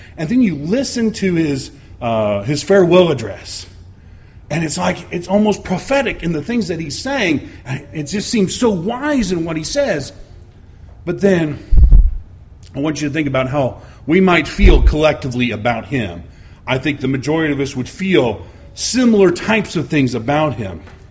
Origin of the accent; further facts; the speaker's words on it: Illinois, United States; I'm from the North. I'm from Illinois.